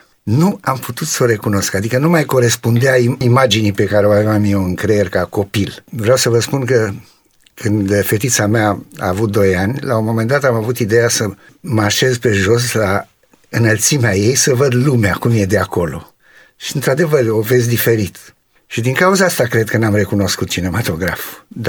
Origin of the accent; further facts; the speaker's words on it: Romania; born there; also born or lived in Israel; now in England; familie de evrei, tata s-a născut la Soroca în Basarabia, mama la Bacău, eu m-am născut în România, după aceea am emigrat în Israel și de acolo în Anglia.